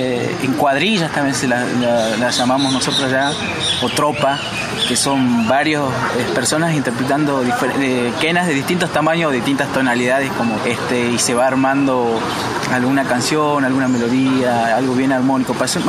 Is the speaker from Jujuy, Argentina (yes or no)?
yes; Humahuaca, Jujuy, Argentina; now in San Miguel de Tucumán, Argentina; soy de Humahuaca, provincia de Jujuy. Bueno, actualmente estoy acá en San Miguel de Tucumán.